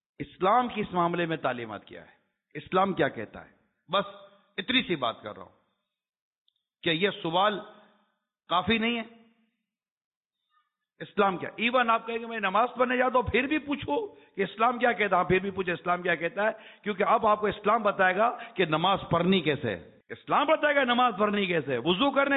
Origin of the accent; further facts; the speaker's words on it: Pakistan; born there; اب میرا ملک ہے، میرا پاکستان ہے، میں اس ملک میں پیدا ہوا ہوں، مائی by birth Pakistani, I am very much Pakistani, آئی لو پاکستان، میرا ملک ہے، میں اس ملک میں ہوں، میں ملک کا باشندہ ہوں